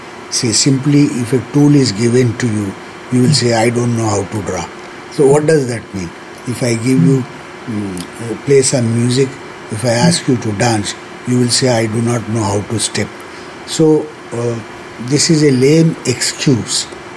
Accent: India; I cannot become an American or a German or anyone. I'm an Indian. When I say Indian, I belong to a particular region.

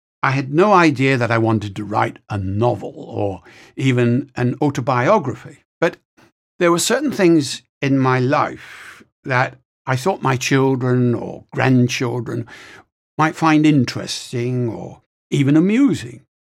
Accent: London, United Kingdom; born there; I was born in London into what's called the working class.

